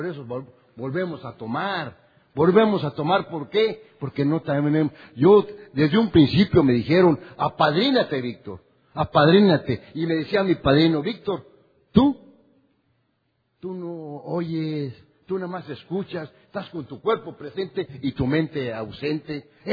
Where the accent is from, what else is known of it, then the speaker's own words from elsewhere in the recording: Salamanca, Guanajuato, Mexico; soy alcohólico. Soy del estado de Guanajuato, Salamanca.